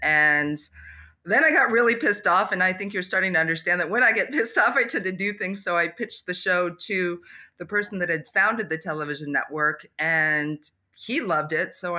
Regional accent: New York, United States; born there; also born or lived in Canada; I was born in New York. I grew up partially in the United States and partially in Canada. My mother was French Canadian. And so moving from the US to Canada, all of a sudden I had to learn French and forget my English.

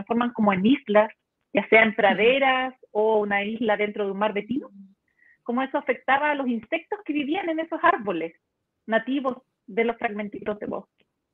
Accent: Coyhaique, Aysén, Chile; como crecí en Coyhaique, también había un parque nacional, una reserva nacional al ladito, que se llama Reserva Nacional Coyhaique

